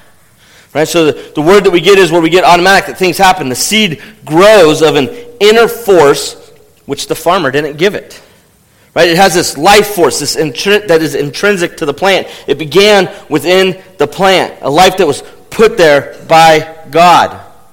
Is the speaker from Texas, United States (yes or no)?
no; Fresno, California, United States; I grew up in Fresno. I can tell you farmers work hard.